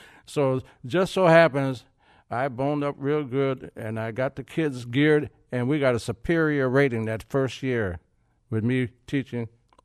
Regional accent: Milwaukee, Wisconsin, United States; When I came from Milwaukee, I was called over here.

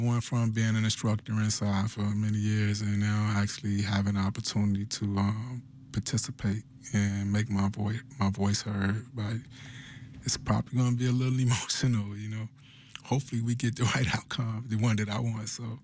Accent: Chicago, Illinois, United States; I remember growing up in Inglewood, and he came to 63rd Street Concourse

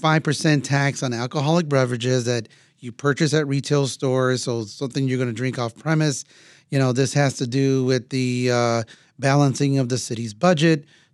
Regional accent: East Chicago, Indiana, United States; I know growing up in East Chicago, Indiana, we had a Pulaski Post.

